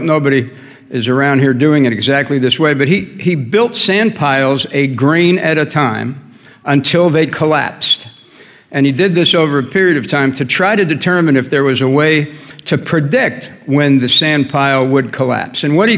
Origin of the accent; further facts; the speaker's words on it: Bayonne, New Jersey, United States; You know, I grew up in Bayonne, New Jersey, 1952, just after that group of men, mostly in those days, had come back from World War II.